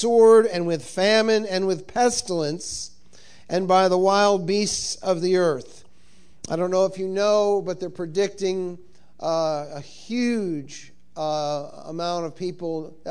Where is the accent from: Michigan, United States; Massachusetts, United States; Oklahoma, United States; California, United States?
Massachusetts, United States; Cape Cod; I grew up on Cape Cod. We never had to worry about sharks when I grew up on Cape Cod.